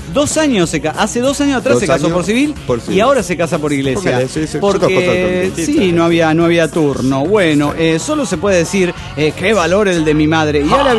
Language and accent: Spanish; Mexico City, Mexico; soy el mochilero del DF mexicano.